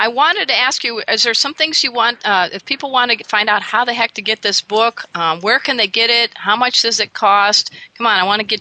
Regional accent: Crown Point, Indiana, United States; I never thought growing up in Crown Point, Indiana, that I would be destined to be proclaimed Cat Writer of the Year

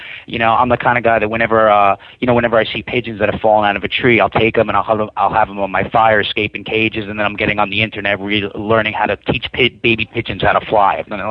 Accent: New York City, New York, United States; I'm born and raised in New York City.

